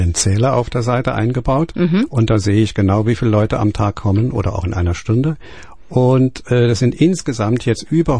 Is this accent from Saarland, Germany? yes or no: yes; Neunkirchen, Saarland, Germany; Ja, ich bin in Neunkirchen geboren, bin also echt an ein Kaier.